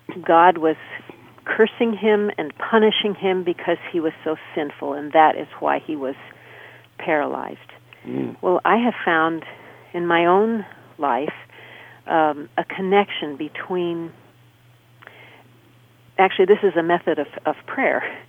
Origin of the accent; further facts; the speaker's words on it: St. Louis, Missouri, United States; I grew up in St. Louis, Missouri